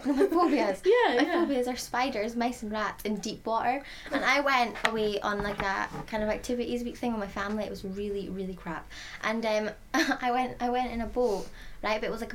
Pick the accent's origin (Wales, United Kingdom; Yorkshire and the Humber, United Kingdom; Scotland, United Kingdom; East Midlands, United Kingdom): Scotland, United Kingdom; Well, my name's and I'm from Orkney.